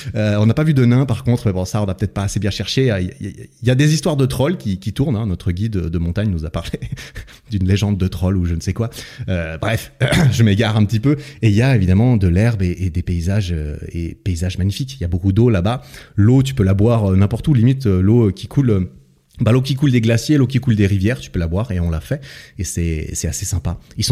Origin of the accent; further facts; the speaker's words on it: Switzerland; moi j'habite en Suisse. Je viens de Suisse, j'ai l'habitude de vivre en Suisse, là où le coût de la vie est assez élevé.